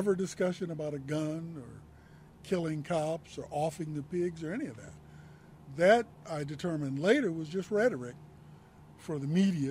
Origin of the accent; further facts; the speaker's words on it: Los Angeles, California, United States; I grew up initially in Watts on 120th and Wadsworth, okay.